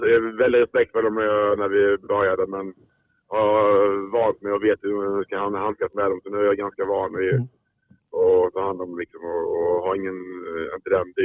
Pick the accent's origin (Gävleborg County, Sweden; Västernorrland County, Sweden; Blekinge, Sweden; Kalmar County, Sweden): Blekinge, Sweden; Hällevik; also born or lived in Kristianstad; Men tittade till Hällevik utanför i min flytta. Det var när jag var ett år gammal.